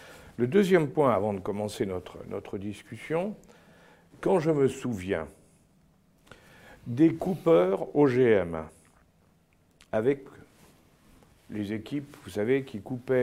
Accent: France; chez nous en France

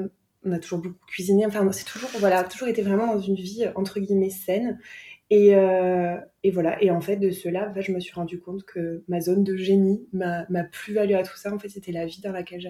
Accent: Avignon, Provence-Alpes-Côte d'Azur, France; moved away as an adult; now in southwest France; je vis au sud-ouest, mais je viens du sud-est. Je viens d'Avignon plus particulièrement, où j'ai grandi jusqu'à l'âge de presque 28 ans. Voilà, où j'ai toute ma famille

